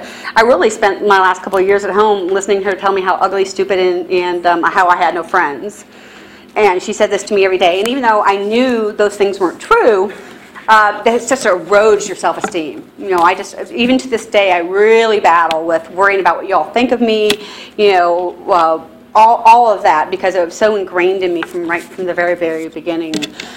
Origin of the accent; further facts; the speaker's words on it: Lima, Ohio, United States; But I'm from Lima, and it's a medium-sized town, a very industrial town. And it was like in the middle of farmland. It's like this one little small town in the middle of farmland and everything. So that's where I grew up.